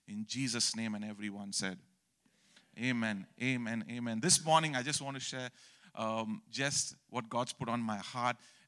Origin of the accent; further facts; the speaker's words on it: India; growing up in India with the parents, with the faith that my parents had